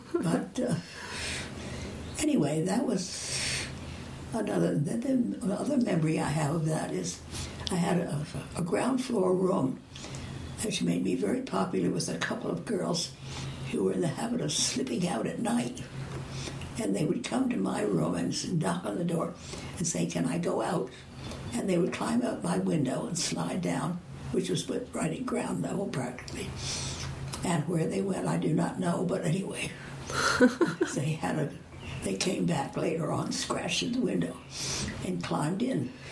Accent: Princeton, New Jersey, United States; And anyway, we grew up there in Princeton.

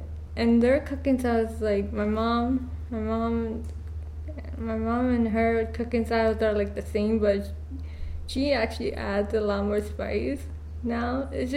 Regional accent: Bangladesh; I'm from Bangladesh, but I was born here. So I actually like lived here for such a long time, but actually I went to Bangladesh when I was younger, and I have a lot of relatives

